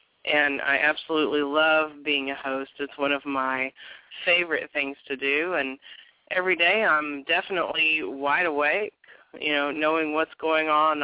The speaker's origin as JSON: {"language": "English", "town": "St. Louis", "region": "Missouri", "country": "United States", "tie": "born or raised there", "said": "who is all the way from St. Louis, which is right here in my hometown, too."}